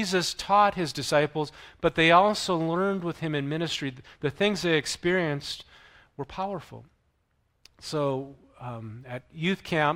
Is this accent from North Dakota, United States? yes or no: yes; North Dakota, United States; accent: North Dakota; moved away; I just looked at growing up in North Dakota. You know, there's one thing about North Dakota.